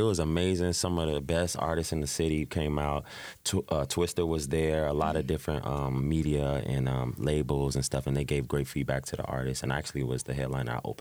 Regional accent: Chicago, Illinois, United States; growing up in Chicago was beautiful for me because of the culture here.

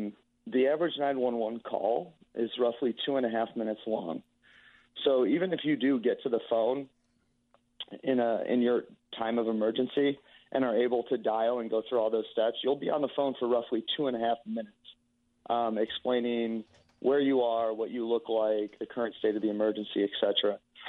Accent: Geneva, Illinois, United States; So I grew up in Geneva, a suburb of Chicago, kind of an hour west. Went to school at NIU

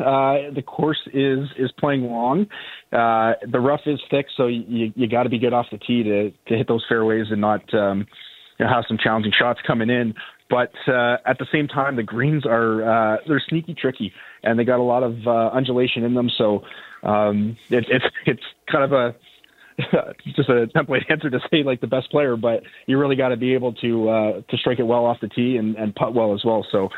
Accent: Oakville, Ontario, Canada; I grew up in Oakville, so just down the street from Glen Abbey

